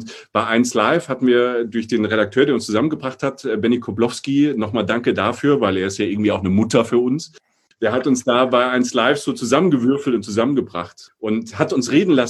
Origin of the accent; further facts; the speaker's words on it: Rhineland-Palatinate, Germany; ich bin aus der Pfalz, von der Weinstraße.